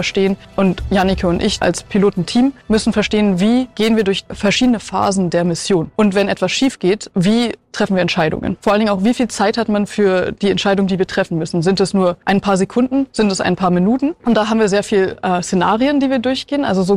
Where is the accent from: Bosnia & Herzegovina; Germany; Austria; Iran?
Germany; Berlin; Ich habe zwei Sachen von meiner Heimatstadt Berlin mit.